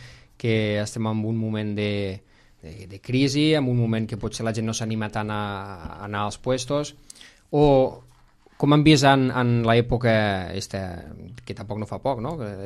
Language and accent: Catalan; L'Ametlla de Mar, Catalonia, Spain; Com pot ser que jo, sent de la Cala, que porto 45 anys, que vaig néixer aquí, no conec el que tinc al meu poble?